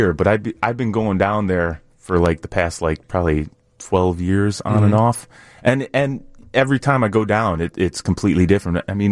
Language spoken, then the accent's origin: English; Aurora, Illinois, United States; I'm from Aurora.